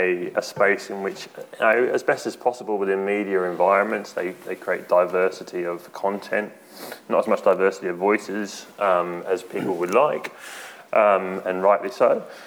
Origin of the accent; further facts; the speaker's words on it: Australia; now in United Kingdom; When I moved to the UK from Australia and I had to pay the licence fee, I was outraged.